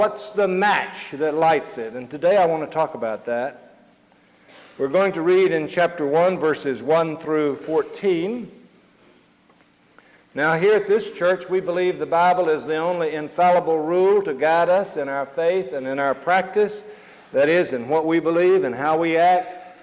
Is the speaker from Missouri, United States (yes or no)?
yes; St. Louis, Missouri, United States; from St. Louis and I'm stranded in your town.